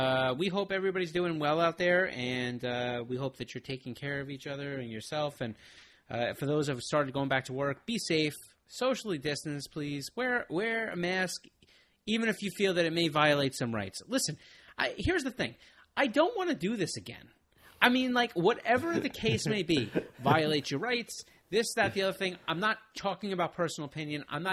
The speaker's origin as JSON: {"language": "English", "region": "New York", "country": "United States", "said": "Listen, we're from New York. It's as hard as it's here in LA and all these."}